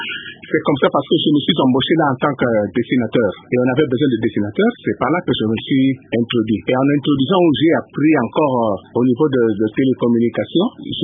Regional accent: Kinshasa, DR Congo; je grandissais comme tous les enfants qui étaient nés à Kinshasa. Je suis né dans une famille modeste.

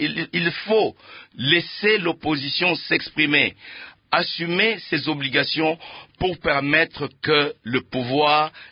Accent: DR Congo; Nous sommes congolais

